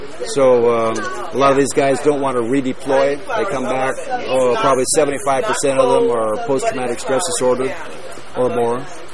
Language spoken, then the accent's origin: English; Canada; now in United States; I'm a Canadian myself